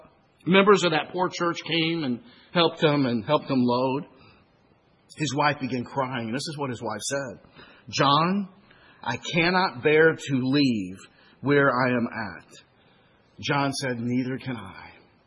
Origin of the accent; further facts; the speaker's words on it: Arkansas, United States; also born or lived in Florida; Now, I came from Arkansas, and I moved to Florida at one time.